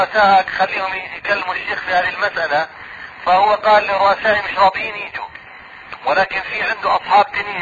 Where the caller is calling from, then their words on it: Mecca, Makkah Province, Saudi Arabia; الشيخ انا بنكلمك يعني من مكه